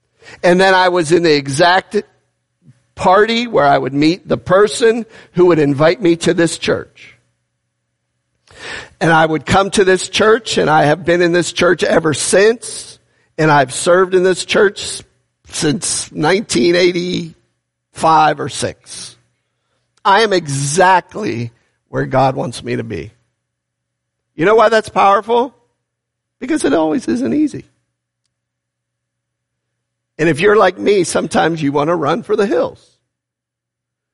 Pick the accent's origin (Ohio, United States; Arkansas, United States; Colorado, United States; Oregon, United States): Ohio, United States; Cleveland; I grew up in Cleveland, Ohio.